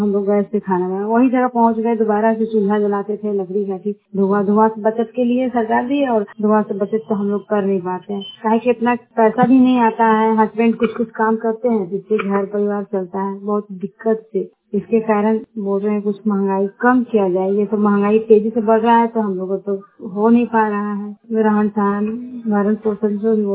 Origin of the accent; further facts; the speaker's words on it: Ramnagar, India; हम रामनगर से हैं।